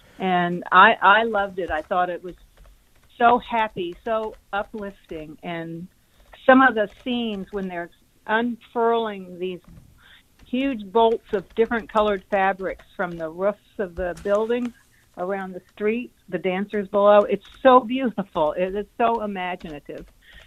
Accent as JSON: {"language": "English", "town": "San Antonio", "region": "Texas", "country": "United States", "said": "And I'm originally from San Antonio, and a very, very Hispanic city, even though I'm an Anglo."}